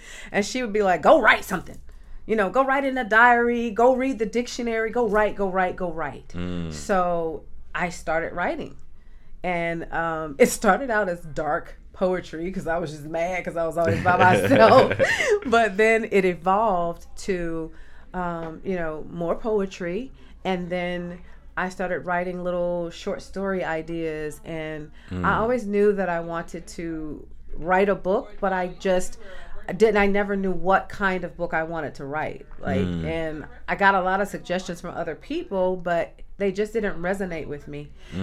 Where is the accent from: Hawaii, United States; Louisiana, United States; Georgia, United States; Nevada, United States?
Georgia, United States; Atlanta; also born or lived in Trenton, New Jersey; So I'm from Trenton, New Jersey. It's where I was born, but I was raised here in Atlanta.